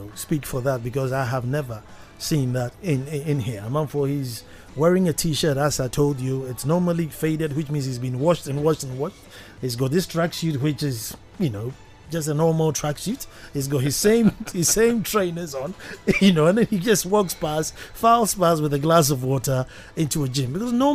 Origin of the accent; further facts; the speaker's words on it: Akropong, Eastern Region, Ghana; From Chebi, Akropong.